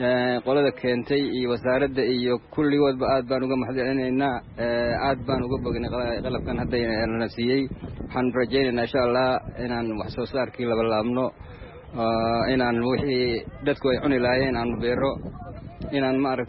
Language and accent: Somali; Balcad, Middle Shabelle, Somalia; waxaan ka socdaa Baalade, gudayaashii Baalade aan ahay.